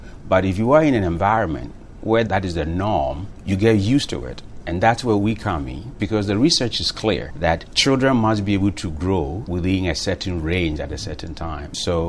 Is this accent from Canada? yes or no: no; Ghana; growing up in Ghana on the farm, I experienced hunger.